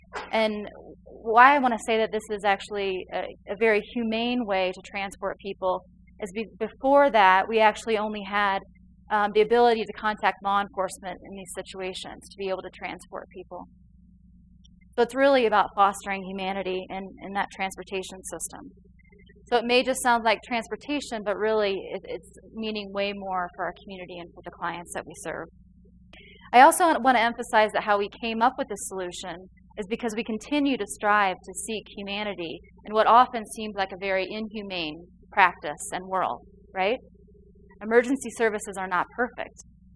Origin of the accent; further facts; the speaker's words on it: Chicago, Illinois, United States; And so realize, people, I'm from Chicago.